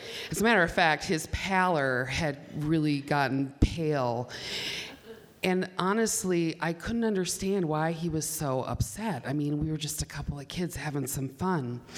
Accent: Milwaukee, Wisconsin, United States; So I grew up in Milwaukee. I grew up by the old county stadium. And that parking lot was a big part of my childhood and adolescence.

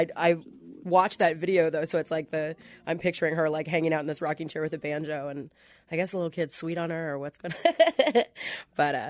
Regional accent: Kansas City, Missouri, United States; I am from Kansas City. I grew up right in front of Gillum Park.

